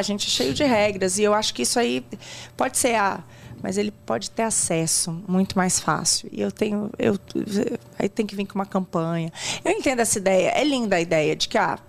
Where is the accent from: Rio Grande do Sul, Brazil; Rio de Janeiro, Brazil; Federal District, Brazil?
Federal District, Brazil; Brasília; Eu passei minha adolescência em Brasília